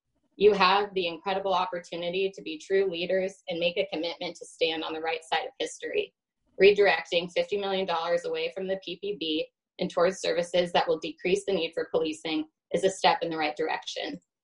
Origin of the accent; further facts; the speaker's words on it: Portland, Oregon, United States; I grew up in Portland and worked as an administrative assistant in the Multnomah County District Attorney's Office as a summer job for 3 years.